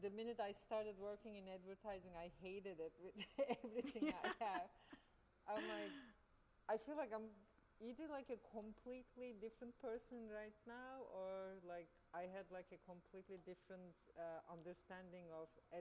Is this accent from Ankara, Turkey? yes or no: yes; Ankara, Turkey; moved away as an adult; I grew up in Ankara, Turkey, which is the capital of Turkey.